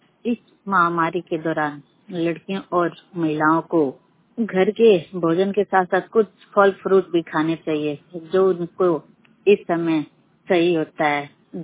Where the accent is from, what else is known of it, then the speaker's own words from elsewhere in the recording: Mardagram, Uttar Pradesh, India; मर्दाग्राम जिला गाजीपुर की रहने वाली हूँ।